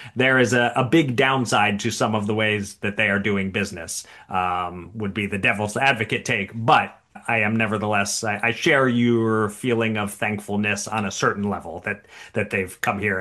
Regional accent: Pennsylvania, United States; my home state of Pennsylvania

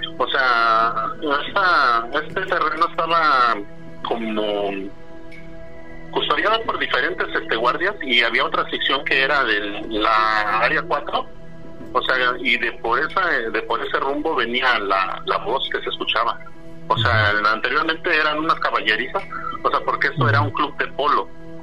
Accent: Tultepec, State of Mexico, Mexico; now in Kansas City, United States; ahorita me encuentro en Kansas City, Missouri. Sí. Pero anteriormente yo, soy originario de Tultepec, México.

